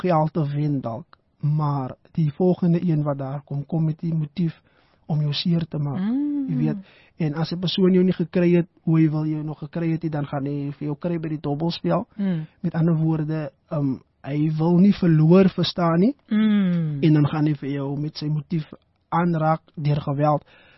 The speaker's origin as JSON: {"language": "Afrikaans", "region": "Western Cape", "country": "South Africa", "tie": "born or raised there", "said": "soos ek groot geword het in Valapak, jy weet, en ek dink oor die skaap, die Kaapse Skiereiland, is daar bende aktiwiteite"}